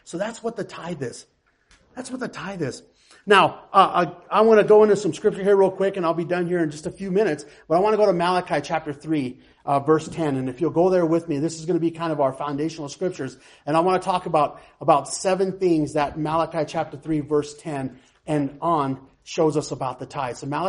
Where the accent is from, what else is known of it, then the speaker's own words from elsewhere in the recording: Cheyenne, Wyoming, United States; Anybody here, we're from Cheyenne and my sister's here, my brother-in-law as well.